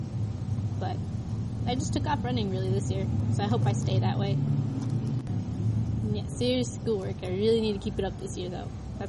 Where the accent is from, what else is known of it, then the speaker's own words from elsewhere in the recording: Jamaica, Iowa, United States; I'm from Jamaica, Iowa.